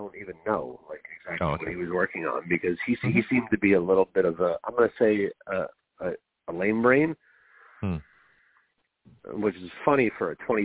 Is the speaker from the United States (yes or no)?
yes; Irvington, New Jersey, United States; I grew up in Irvington, which is the worst town in all of New Jersey.